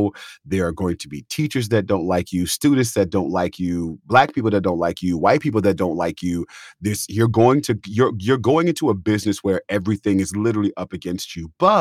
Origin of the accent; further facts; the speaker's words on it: California, United States; I was from California, but I always went to all the tours, all the tourings that came.